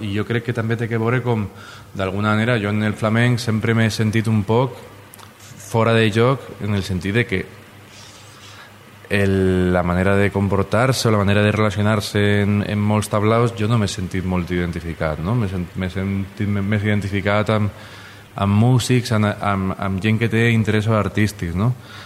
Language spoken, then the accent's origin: Catalan; Elche, Valencian Community, Spain; Per a mi, com a il·licità, és molt complicat d'entendre, perquè els il·licitans, jo crec que en general els valencians, no és que tinguem un orgull de ser, no?